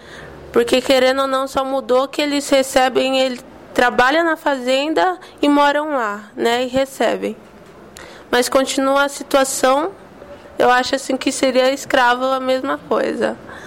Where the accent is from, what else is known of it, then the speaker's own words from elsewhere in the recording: Jundiaí, São Paulo, Brazil; born there; Onde eu nasci é Jundiaí.